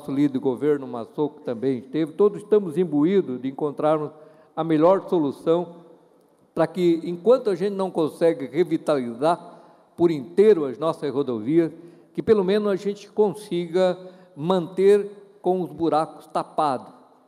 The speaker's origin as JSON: {"language": "Portuguese", "town": "São João Batista", "region": "Santa Catarina", "country": "Brazil", "tie": "born or raised there", "also_born_or_lived": "Major Gercino", "said": "nasci aqui em Major Gercino, fui criado em São João Batista, estudei em Araquari e com 18 anos fui morar no Oeste."}